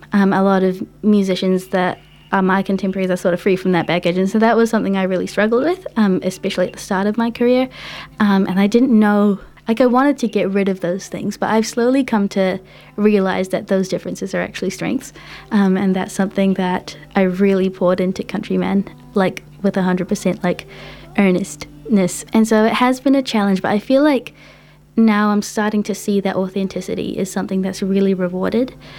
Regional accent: Bangladesh; like I said before, I'm from Bangladesh. I come from a very musical culture.

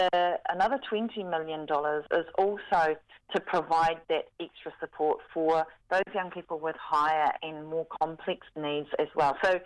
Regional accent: Counties Manukau, Auckland, New Zealand; but also Counties Manukau, we're hearing, you know, that's my hometown, mm-hmm. my hood.

